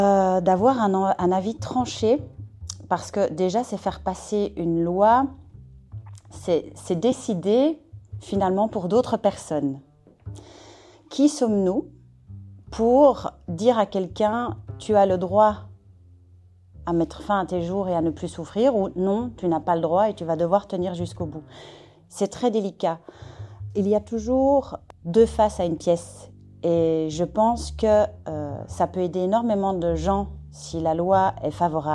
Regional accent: Belgium; Je peux préciser que je viens de Belgique.

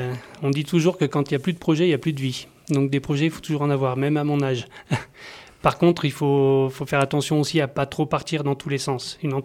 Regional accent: Méaudre, Auvergne-Rhône-Alpes, France; moved away as an adult; Alors, pour la petite histoire, donc j'ai grandi à Méaudre. Je suis arrivé à Méaudre quand j'avais 6 ans. J'ai grandi ici, j'ai fait ma scolarité sur le Vercors

